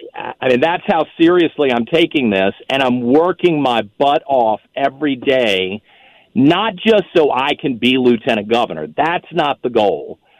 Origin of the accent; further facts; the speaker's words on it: Virginia, United States; It's my home state. I was born here. My family's here. There are generations of people in my family from Virginia